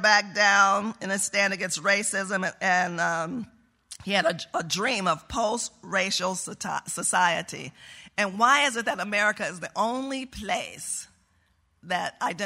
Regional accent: United States; I said, "But that's what I am. I'm an American."

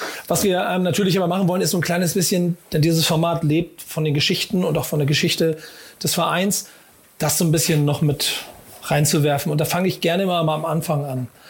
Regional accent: Hamburg, Germany; Und ich bin ja selber Hamburger

